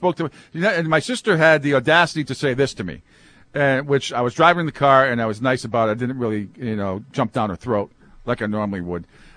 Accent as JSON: {"language": "English", "region": "Rhode Island", "country": "United States", "tie": "born or raised there", "said": "And me growing up in Rhode Island, of course, my mighty Bishop Hendricken High School Hawks, might be the best, one of the best teams in New England."}